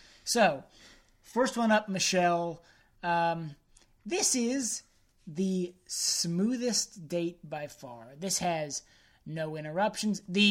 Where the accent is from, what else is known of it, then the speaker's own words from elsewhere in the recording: Springfield, United States; I don't like it because I'm proud of my hometown. And I love that I'm from Springfield. And I love that I can go to all my favorite little places.